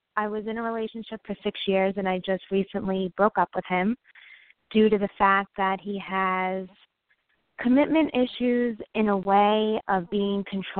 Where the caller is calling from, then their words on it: New York, United States; I'm calling from New York, Long Island.